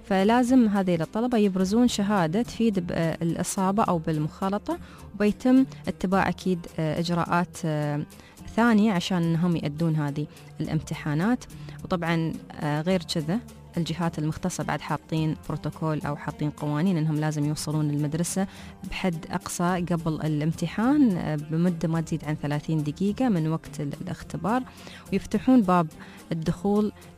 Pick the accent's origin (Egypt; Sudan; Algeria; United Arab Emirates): United Arab Emirates; وموجودة عندنا في الإمارات،